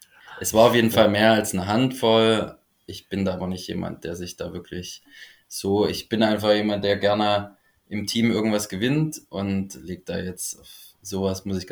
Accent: Leipzig, Saxony, Germany; ich komme aus Leipzig.

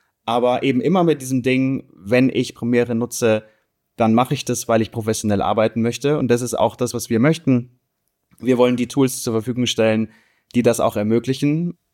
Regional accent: Munich, Bavaria, Germany; bin aus München

